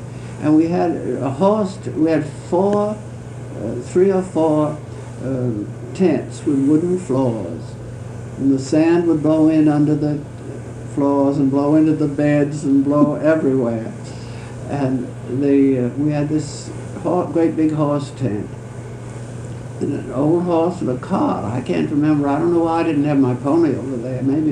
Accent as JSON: {"language": "English", "town": "San Rafael", "region": "California", "country": "United States", "tie": "born there", "said": "Well, I was born in San Rafael."}